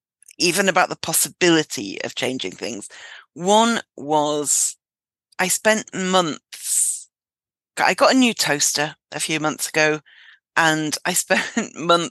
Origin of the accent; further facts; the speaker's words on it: United Kingdom; I think as women, and especially as British women, it really goes against everything, doesn't it?